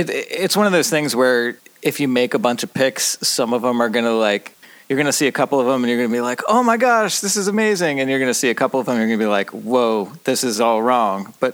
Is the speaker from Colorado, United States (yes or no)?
no; Cincinnati, Ohio, United States; I am from Cincinnati, and I don't really